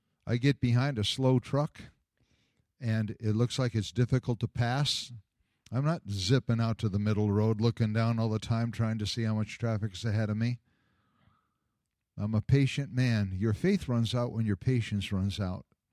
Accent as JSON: {"language": "English", "country": "United States", "said": "Well, I want to. I'm an American. I want to know why."}